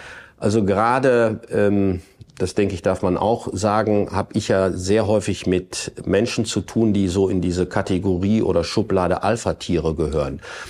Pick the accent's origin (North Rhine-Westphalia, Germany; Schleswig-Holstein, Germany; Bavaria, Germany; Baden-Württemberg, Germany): North Rhine-Westphalia, Germany; Bielefeld; wir stammen hier aus Bielefeld und in Bielefeld wird nicht nur seit kurzem, aber im Moment sehr intensiv viel umgebaut.